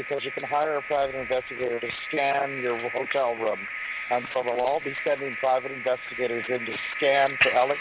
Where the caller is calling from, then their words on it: Canada; I'm calling from Canada.